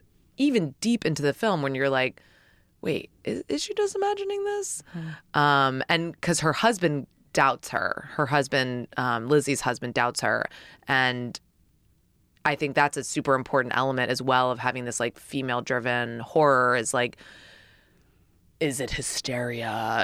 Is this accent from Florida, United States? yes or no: no; New York, United States; I grew up in New York, and this idea of looking into other people's windows apartment buildings